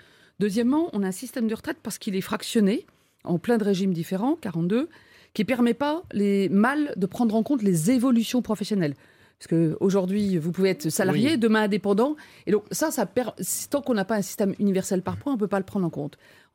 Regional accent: France

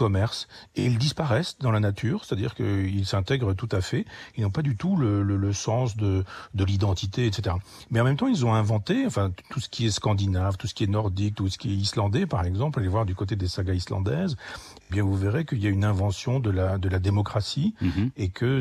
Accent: Chambois, Normandy, France; c'est Chambois, mon village natal

